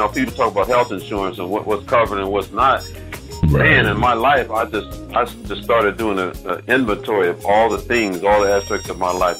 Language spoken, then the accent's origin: English; Memphis, Tennessee, United States; We grew up together here in Memphis.